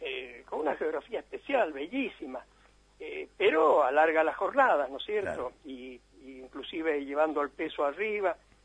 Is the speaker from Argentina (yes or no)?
yes; Argentina; En absoluto, yo soy argentino, de los 5 años que estoy acá.